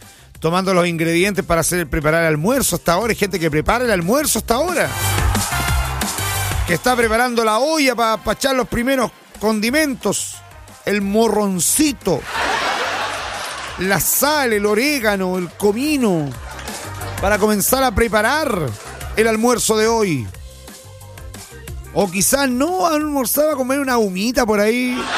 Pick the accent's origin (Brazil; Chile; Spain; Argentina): Chile; Somos chilenos.